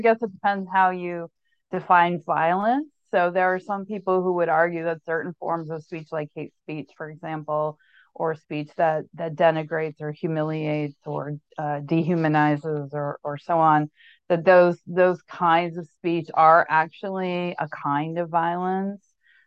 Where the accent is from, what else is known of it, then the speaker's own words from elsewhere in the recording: Montana, United States; I'm also from Montana, where we have lots of militias and white supremacists groups.